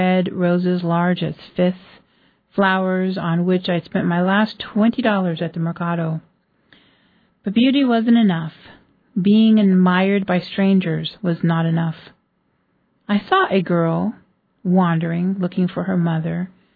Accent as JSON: {"language": "English", "town": "San Francisco", "region": "California", "country": "United States", "tie": "born or raised there", "lives_now": "Juneau, United States", "said": "I was raised in San Francisco, Earthquake City."}